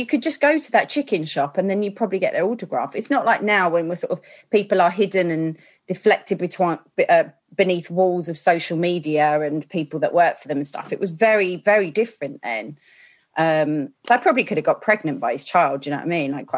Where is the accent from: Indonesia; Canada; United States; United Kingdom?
United Kingdom; Chingford, London; now in Broxbourne, United Kingdom; It was very sort of it's a very conservative town, I suppose. Not really a lot for kids to do.